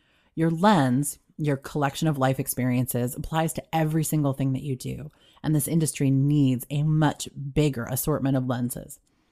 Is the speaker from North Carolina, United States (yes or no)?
no; Detroit, Michigan, United States; moved away as an adult; now in Los Angeles, United States; When I moved from Detroit to LA a long time ago, I worked as an assistant at Dick Clark Productions.